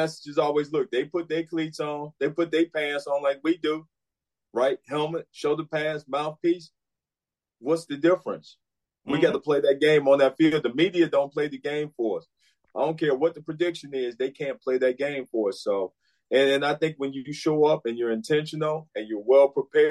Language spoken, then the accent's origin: English; Chicago, Illinois, United States; And I'm from Chicago, so Canton, Ohio is probably, man, the closest game I've played to Chicago since